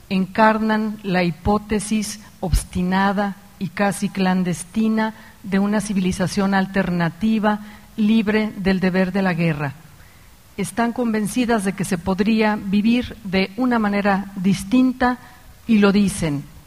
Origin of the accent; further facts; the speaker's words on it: Mexico; Vengo de México, un país que sobre todo a raíz de su pasado proceso electoral ha vivido una fractura